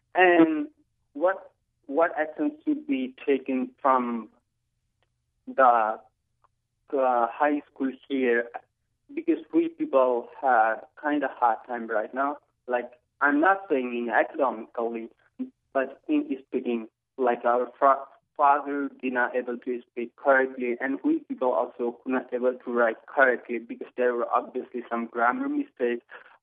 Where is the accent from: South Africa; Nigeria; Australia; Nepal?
Nepal; English is a second language; now in Manchester, United States; Yeah, I'm from Nepal, and I graduated from West High School last year